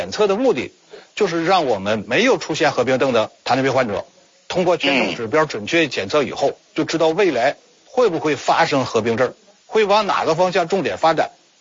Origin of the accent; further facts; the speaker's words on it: China; 我认为作为一个中国人，应该有自己的骨气和担当。不能忘了来时的路。